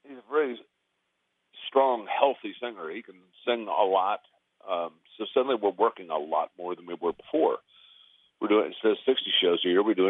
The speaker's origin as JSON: {"language": "English", "region": "Midwest", "country": "United States", "said": "we're all from the Midwest, and so is Ronnie."}